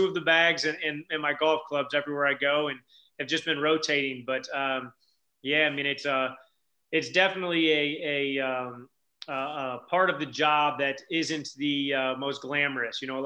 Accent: St. Louis, Missouri, United States; now in Los Angeles, United States; I'm from St. Louis. Right now I kind of call LA home

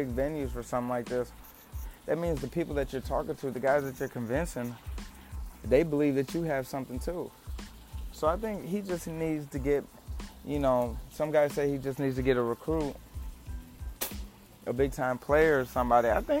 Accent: Detroit, Michigan, United States; I got to see him play in person against my hometown Pistons.

